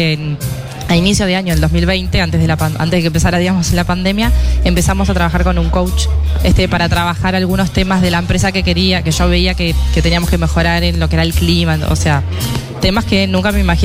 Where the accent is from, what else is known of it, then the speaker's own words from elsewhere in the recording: Montevideo, Uruguay; Montevideo.